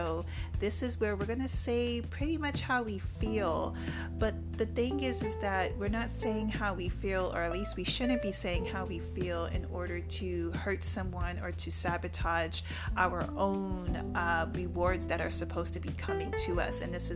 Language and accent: English; New York, United States; born there; yes, I was born here in New York, but you know, my family on both sides are from down South Virginia and South Carolina to be exact.